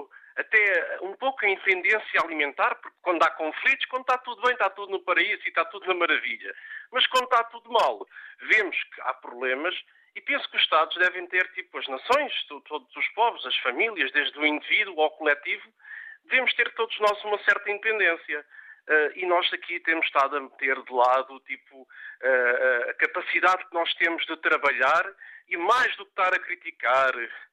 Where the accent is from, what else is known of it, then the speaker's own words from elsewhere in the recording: Portugal; temos 900 anos quase como nação, como portugueses.